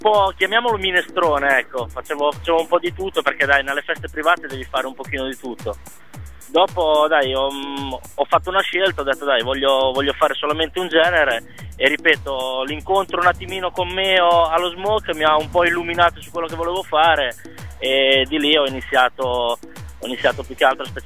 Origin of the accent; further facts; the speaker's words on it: Rimini, Emilia-Romagna, Italy; No, sono di Rimini.